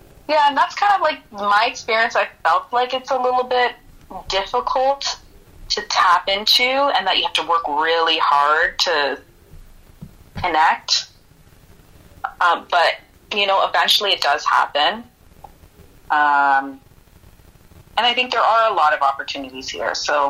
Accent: Stoney Creek, Ontario, Canada; now in Toronto, Canada; I grew up in Stoney Creek.

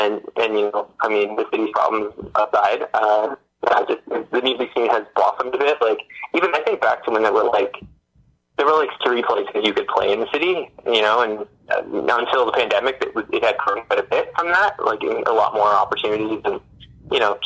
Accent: Hamilton, Ontario, Canada; I was from Hamilton Mountain. So I grew up Hamilton Mountain, went to school there at the university, then I went off to Waterloo for my undergrad.

